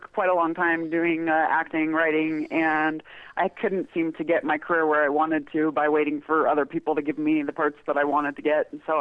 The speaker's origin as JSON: {"language": "English", "region": "Colorado", "country": "United States", "tie": "born or raised there", "said": "I grew up in Colorado, and these events took place within Colorado."}